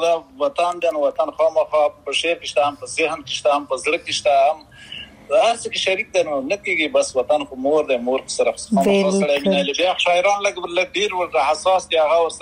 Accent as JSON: {"language": "Pashto", "region": "Paktia", "country": "Afghanistan", "lives_now": "United Arab Emirates", "said": "زه خو خپل د پکتیا دی اړیو"}